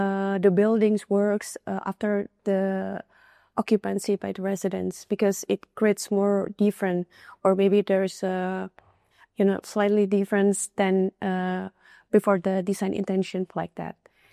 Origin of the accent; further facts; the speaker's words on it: Indonesia; I'm from Indonesia, and my background is from architecture. I did my bachelor in architecture in Indonesia.